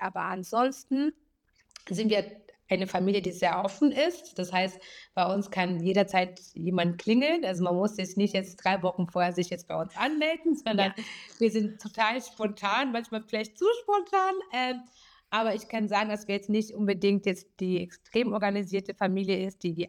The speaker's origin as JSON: {"language": "German", "country": "Kenya", "said": "Also ich komme aus Kenia, ich bin in Kenia geboren"}